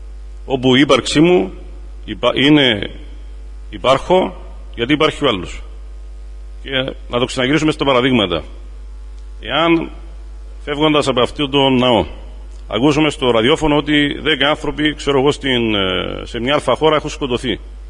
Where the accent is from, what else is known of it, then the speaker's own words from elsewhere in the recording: Limassol, Limassol District, Cyprus; Εγώ κατάγομαι από την Λεμεσό